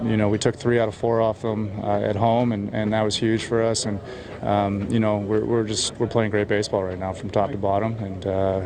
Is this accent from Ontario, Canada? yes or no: yes; Ontario, Canada; It was a dream of mine growing up, obviously, in Canada, and the Jays being my hometown team.